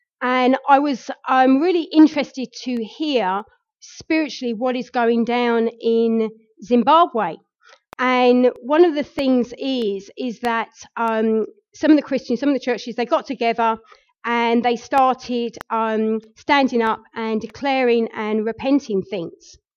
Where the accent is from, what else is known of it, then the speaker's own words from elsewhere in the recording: United Kingdom; and being British, I always keep an eye on what is happening in the UK.